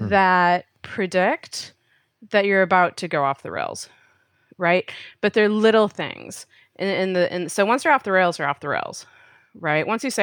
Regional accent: Minnesota, United States; I'm from Minnesota, like I'm a Midwest girl, and you know, we have casserole.

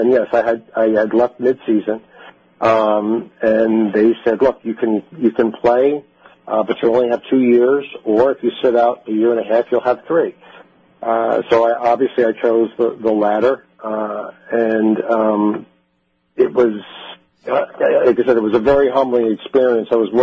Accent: New York, United States; And being a New Yorker, you know, we don't know how to talk without a curse in a sentence.

